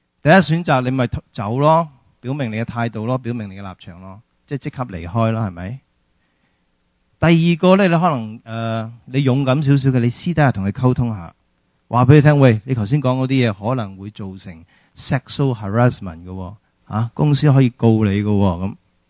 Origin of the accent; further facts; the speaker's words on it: China; 不过我哋中国人有句说话噶嘛，系咪啊？